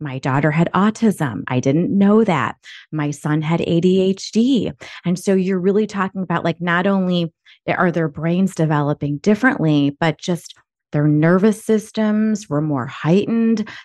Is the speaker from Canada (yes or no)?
no; Philippines; I mean, I'm Filipino, so I totally understand like the Asian control that my parents had.